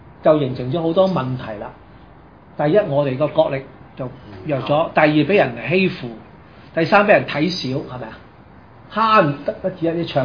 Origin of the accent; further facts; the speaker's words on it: China; 你睇日本點樣去南京大屠殺咧，殺我哋中國人咧？